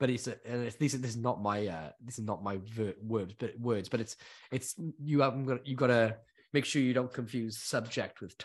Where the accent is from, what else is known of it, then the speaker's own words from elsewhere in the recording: United Kingdom; We come from Britain, you know, world famous for gallows humor.